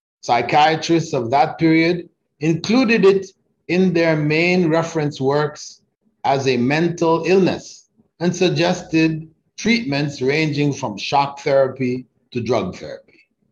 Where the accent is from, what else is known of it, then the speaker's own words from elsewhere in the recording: Canada; I grew up in Canada. When I was in high school, it was banned.